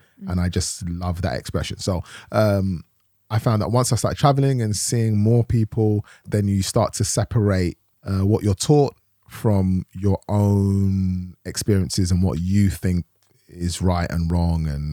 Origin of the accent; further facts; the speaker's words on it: Tottenham, London, United Kingdom; In Tottenham. I grew up in Tottenham, London.